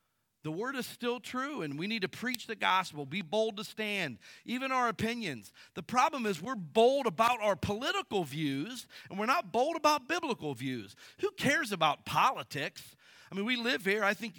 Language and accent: English; Akron, Ohio, United States; moved away as an adult; I grew up in Akron, Ohio, right down from Cleveland, and I moved to Bible school right out of high school to Kansas City, Missouri.